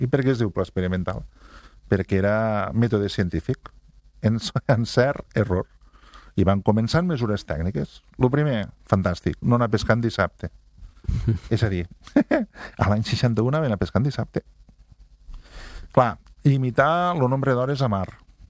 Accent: Catalonia, Spain; som més catalans que ningú

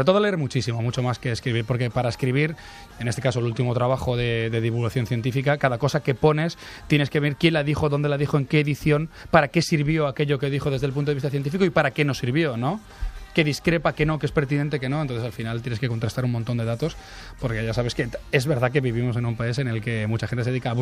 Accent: Spain; Solo somos 2 españoles.

